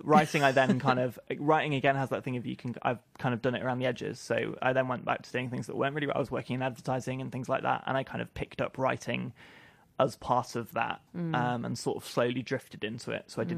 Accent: Wilmslow, North West England, United Kingdom; I grew up in Wilmslow.

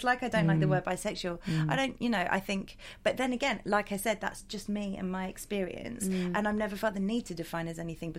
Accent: Brighton, South East England, United Kingdom; I was born in Brighton. I live in Brighton. I grew up in a liberal family.

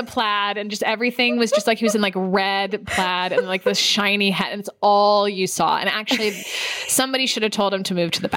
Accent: San Francisco, California, United States; But I'm from San Francisco. I grew up around a lot of it.

